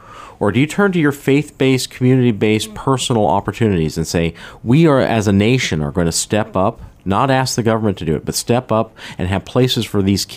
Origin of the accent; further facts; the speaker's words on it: United States; I think that's a hard topic to pin down as an American